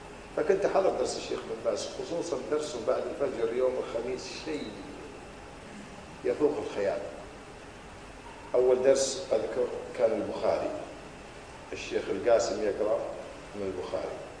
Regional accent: Kuwait; إحنا فلان وفلان من الكويت

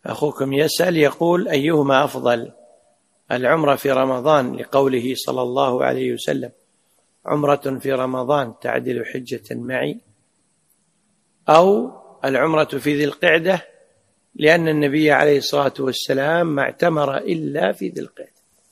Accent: Kuwait

